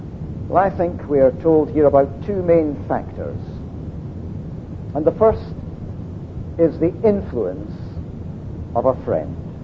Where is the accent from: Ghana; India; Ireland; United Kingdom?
United Kingdom; Dundee, Scotland; in the church that I was brought up in Dundee as a youngster